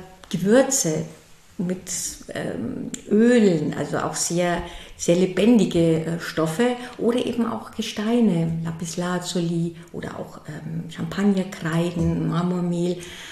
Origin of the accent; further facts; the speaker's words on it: Berchtesgaden, Bavaria, Germany; born there; now in Würzburg, Germany; Und ich bin in Oberbayern geboren, in Berchtesgaden, und lebe aber jetzt im schönen Würzburg am Main.